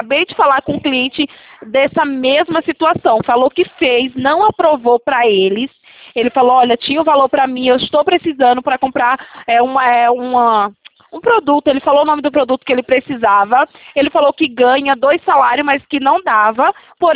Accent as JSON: {"language": "Portuguese", "town": "Itatiba", "region": "São Paulo", "country": "Brazil", "said": "Eu sou da cidade de Itatiba, interior de São Paulo"}